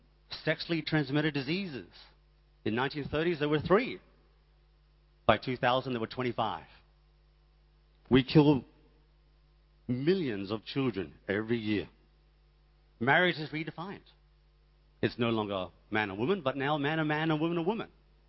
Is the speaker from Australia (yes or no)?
yes; Australia; I'm Australian. I'm a Westerner. I'm a Western person.